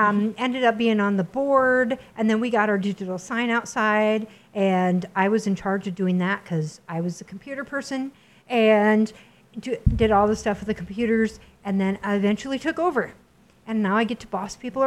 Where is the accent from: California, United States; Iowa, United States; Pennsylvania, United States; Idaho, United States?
Iowa, United States; Marcus; also born or lived in Carroll / Storm Lake / Spencer / Cherokee; now in Sioux City, United States; but I grew up actually in Marcus.